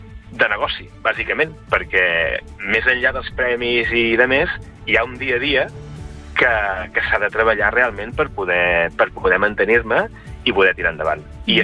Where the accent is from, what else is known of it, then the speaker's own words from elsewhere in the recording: Sant Feliu de Guíxols, Catalonia, Spain; Jo estic i sóc de Sant Feliu de Guíxols. Per tant, és un poble o una ciutat petitíssima o petita, d'acord?